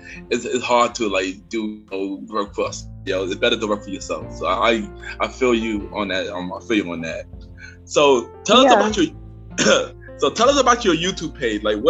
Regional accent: New York, United States; Because I know I'm from New York and you're from Wisconsin.

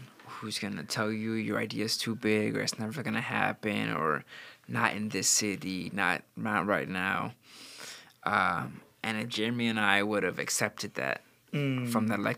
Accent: Chicago, Illinois, United States; When I tell people, oh, I'm from Belmont Creighton, they hear the word Belmont and think of Belmont Avenue.

